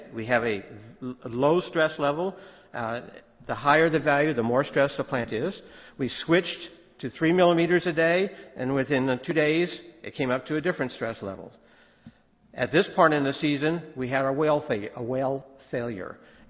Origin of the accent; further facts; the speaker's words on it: Texas, United States; We're from West Texas